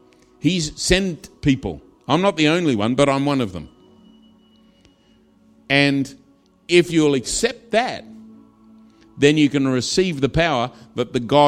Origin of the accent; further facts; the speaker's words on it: Australia; Because I grew up in Australia and we're exactly the same.